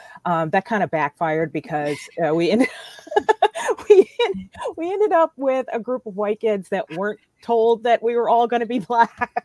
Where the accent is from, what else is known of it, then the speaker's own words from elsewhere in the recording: Chicago, Illinois, United States; So I grew up in Chicago in the 70s on the South Side in a neighborhood called Chatham.